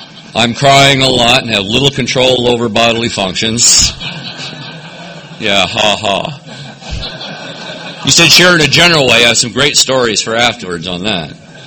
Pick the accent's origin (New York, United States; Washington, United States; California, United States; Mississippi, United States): California, United States; Los Angeles; born there; I was born in East L.A., Los Angeles, at the White Memorial Hospital.